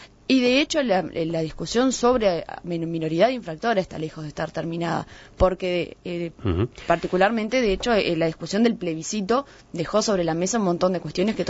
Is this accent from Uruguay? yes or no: yes; Uruguay; hay temas que son transversales y que nos preocupan a todos como uruguayos